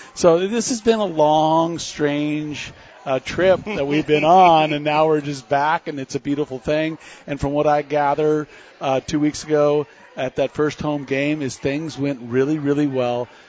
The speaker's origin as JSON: {"language": "English", "town": "Tucson", "region": "Arizona", "country": "United States", "said": "I'm from Tucson."}